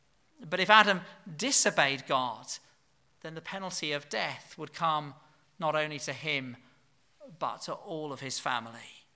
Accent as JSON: {"language": "English", "country": "United Kingdom", "said": "I could say I'm British, I have a history degree, I'm white, I have some Scandinavian relatives."}